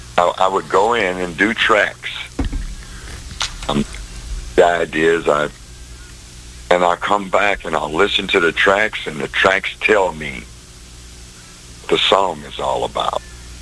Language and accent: English; Irvinville, Louisiana, United States; also born or lived in New Orleans; I was born in New Orleans, and I grew up in a little town in West Baton Rouge, called Irvinville, just west of the city of Baton Rouge.